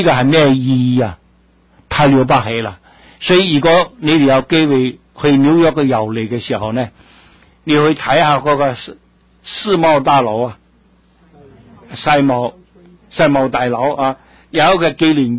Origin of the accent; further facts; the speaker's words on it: Guangdong, China; 特别我们广东人，神所做的一切的动物，一切的植物都被我们广东人吃光